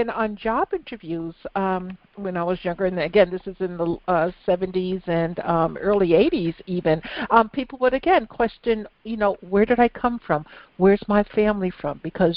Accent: Guilderland, New York, United States; I was born and raised in Albany. Well, I was born in Albany Hospital, raised in Gilderland, New York, outside of Albany, very upscale bedroom community, and 99.99999% white.

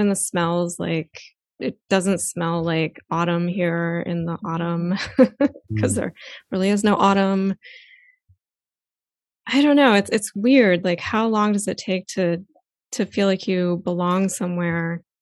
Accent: Wilmington, Delaware, United States; moved away; I grew up in Wilmington, Delaware. It's a very corporate town. I never felt like I fit in there. I left as soon as I could.

